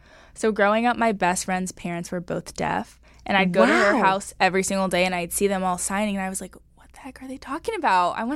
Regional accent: Sherman Oaks, California, United States; I'm from personally. Sherman Oaks, California.

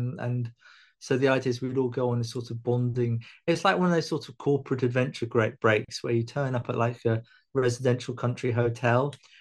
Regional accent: England, United Kingdom; what you're right about is that we as English people, Brits, Europeans, are obsessed, intoxicated with American popular culture

